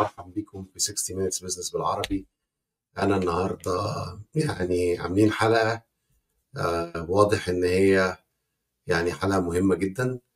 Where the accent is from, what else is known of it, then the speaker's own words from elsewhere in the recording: Egypt; بس احنا مصريين